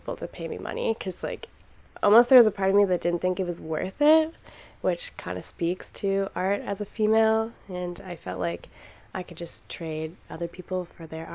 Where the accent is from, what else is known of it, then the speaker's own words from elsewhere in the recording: Guelph, Ontario, Canada; I was born and raised in Guelph, so it was nice to kind of go back to that.